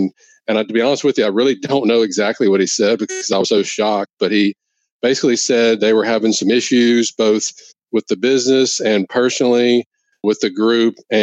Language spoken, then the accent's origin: English; Louisiana, United States; wanted to always come back to work in my hometown of Louisiana. You know, I have family, friends there.